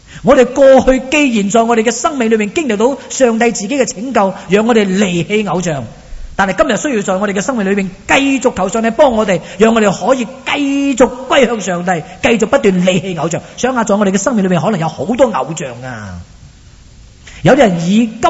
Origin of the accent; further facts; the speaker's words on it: Shanghai, China; 我头先讲过我喺上海出世噶啦，我哋住喺上海虹口区啊